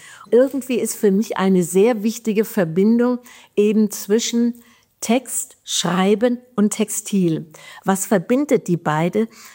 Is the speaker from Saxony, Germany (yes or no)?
no; Bamberg, Bavaria, Germany; born there; also born or lived in Nuremberg; Also ich bin geboren in Bamberg, wie gesagt 1941.